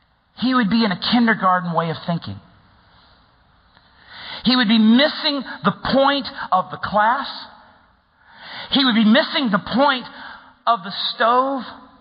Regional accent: the South, United States; Okay, I'm from the South. We call these eyes.

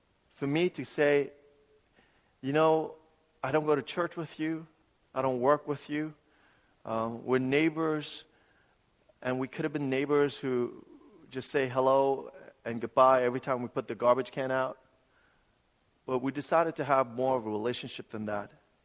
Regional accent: New York City, New York, United States; I grew up in New York City. And I would tell people, you know, if you think New York City people can be cold

